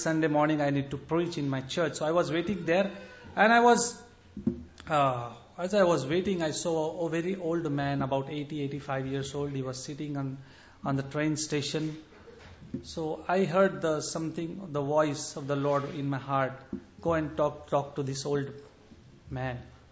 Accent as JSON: {"language": "English", "town": "Mumbai", "region": "Maharashtra", "country": "India", "said": "I am from Mumbai city, Bombay. Previously it used to be called, now it says Mumbai due to political reason. And the state of Maharashtra I am from"}